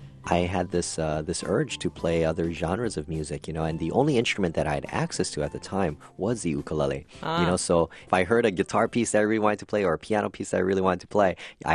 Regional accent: Hawaii, United States; Growing up in Hawaii, you know, everyone has an ukulele, you know, in their home, tucked away somewhere in the closet or something, you know.

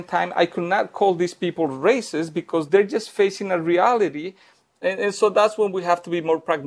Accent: Colombia; now in United States; when I first came to America, every time someone asked me, where are you from? And if I would say Colombia, they immediately would think of drugs.

